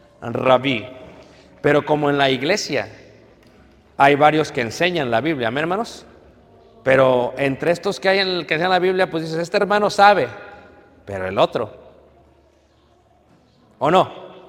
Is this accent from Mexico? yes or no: yes; Mexico